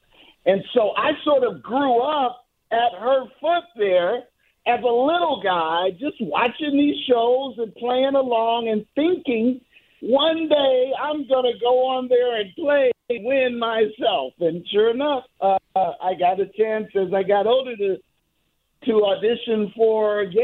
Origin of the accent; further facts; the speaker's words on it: St. Louis, Missouri, United States; moved away as an adult; now in Los Angeles, United States; Well, I was born and raised in St. Louis. Lived there up until I graduated high school and left for college. And so I'm currently living in Los Angeles.